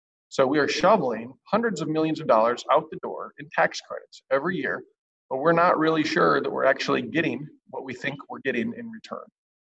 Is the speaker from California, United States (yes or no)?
no; Iowa, United States; I grew up in Northeast Iowa, and I remember the feeling of a new business opening up.